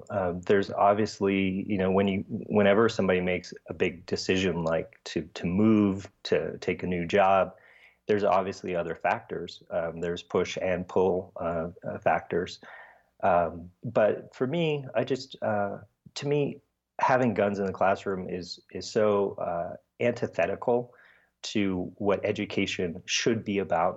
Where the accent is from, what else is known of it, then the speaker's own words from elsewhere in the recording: California, United States; I'm well-traveled. I grew up mostly in California.